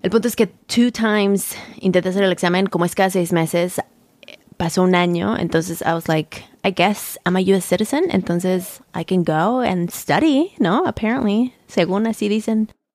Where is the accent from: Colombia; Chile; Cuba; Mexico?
Mexico; Mexico City; also born or lived in Los Angeles, United States; now in United States; Yo nací en Los Ángeles y crecí en la Ciudad de México.